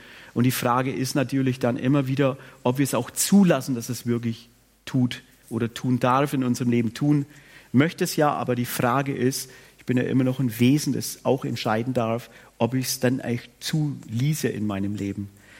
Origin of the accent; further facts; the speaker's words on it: Bavaria, Germany; Ich komme ursprünglich aus dem Frankenland. Was heißt ursprünglich? Ich komme gerade aus dem Frankenland. Dort lebe ich auch.